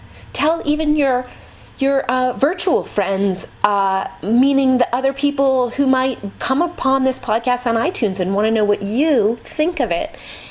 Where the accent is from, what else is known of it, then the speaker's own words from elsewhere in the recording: California, United States; And I was so, because I'm from Marin, I was so intrigued.